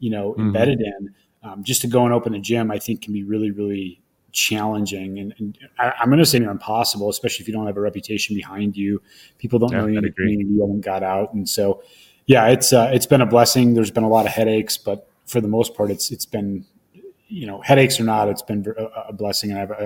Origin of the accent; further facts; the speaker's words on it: Wausau, Wisconsin, United States; which is just north of my hometown, Wausau, Wisconsin, about 20 minutes.